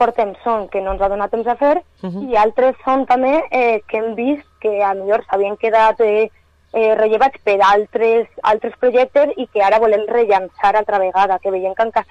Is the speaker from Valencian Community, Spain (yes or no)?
yes; Betxí, Valencian Community, Spain; soc de Betxí, tinc un negoci a Betxí i en la plaça del poble.